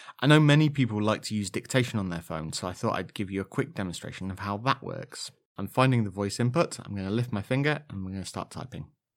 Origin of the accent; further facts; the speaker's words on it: East Midlands, United Kingdom; accent: Leicestershire; even with my slightly Leicestershire accent, but Leicestershire is a place in the UK for those outside of the UK